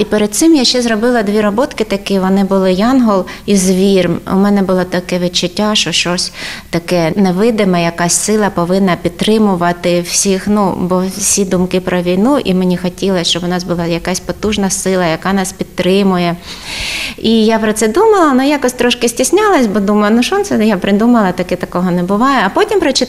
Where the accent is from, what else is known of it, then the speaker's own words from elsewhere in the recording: Nikopol, Dnipropetrovsk Oblast, Ukraine; я з Дніпра, а виросла взагалі трошки ще південніше Дніпра, в місті Нікополь, там степ, там козацька січ була, там похован Іван Сірко.